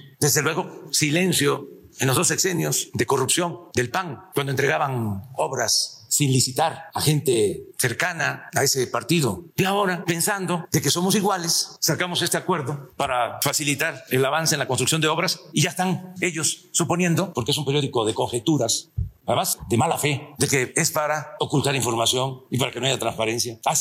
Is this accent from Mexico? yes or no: yes; Tepetitán, Tabasco, Mexico; yo vengo de Tepetitán y, como le digo a mis hijos, Tepetitán tiene una gran historia, una gran cultura. Mi pueblo existía desde antes de que llegaran los españoles